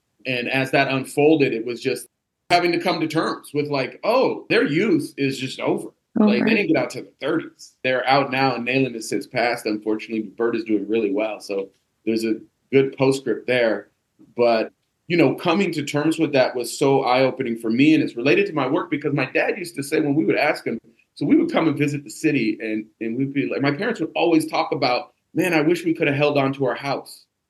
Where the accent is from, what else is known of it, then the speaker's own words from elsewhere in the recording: California, United States; also born or lived in Oakland; I grew up in Humboldt County, which is northern California, behind the Redwood Curtain, as we say.